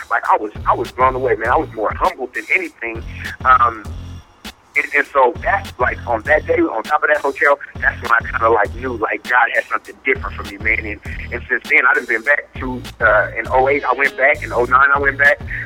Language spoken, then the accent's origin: English; Richmond, California, United States; Like, wait a minute, I'm from Richmond, California. I'm from the gutter.